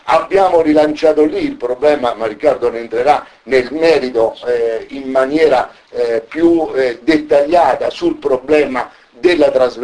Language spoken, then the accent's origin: Italian; Rieti, Lazio, Italy; io vengo dalla provincia di Rieti, ho fatto l'assessore all'agricoltura in provincia di Rieti, una provincia vicina